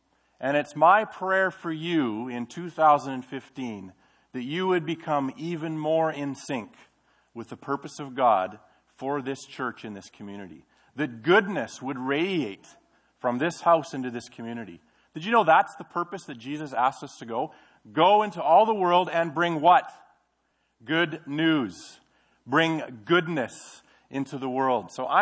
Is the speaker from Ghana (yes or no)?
no; Smithers, British Columbia, Canada; As we came from Smithers, made trips to here, and spent some time in this church and all the kinds of things.